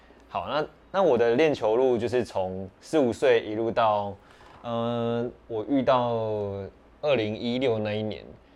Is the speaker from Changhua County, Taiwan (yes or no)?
yes; Changhua County, Taiwan; 我是来自彰化